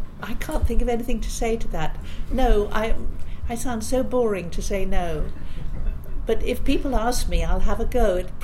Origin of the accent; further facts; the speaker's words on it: England, United Kingdom; and I knew, being English, I know that the Queen is she's such an iconic figure